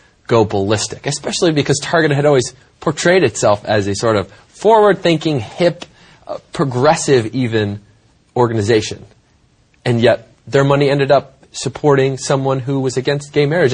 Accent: Michigan, United States; I'm from Michigan.

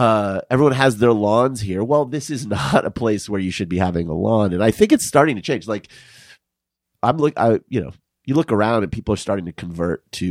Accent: Tucson, Arizona, United States; You know, I was, I grew up in Tucson and I worked, I was a landscaper in fucking Tucson.

